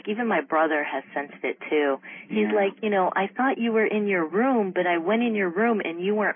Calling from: Miami, Florida, United States; I'm calling from Miami, Florida.

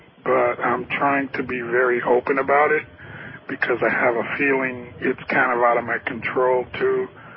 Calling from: Pennsylvania, United States; Pennsylvania. We've talked before.

